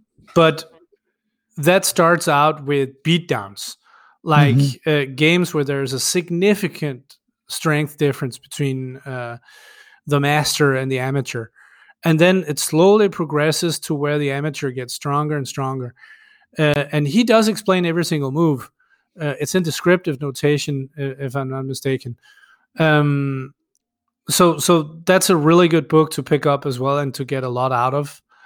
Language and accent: English; Denmark; first language Danish; English is a second language; Well, Danish is my native language, English, French, German, Italian, Spanish, a little bit of Dutch, but not that much.